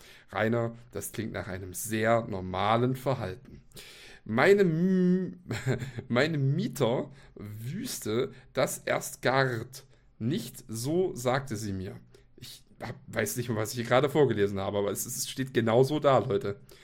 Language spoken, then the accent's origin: German; Neustadt an der Aisch, Bavaria, Germany; born there; wurde ich am 2.8.1998 geboren in Deutschland, Bayern, Landkreis Neustadt an der Aisch, in dem ich noch heute lebe.